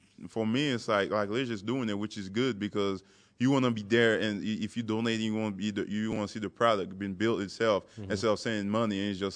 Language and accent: English; Port-au-Prince, Ouest, Haiti; I was born and raised in Port-au-Prince.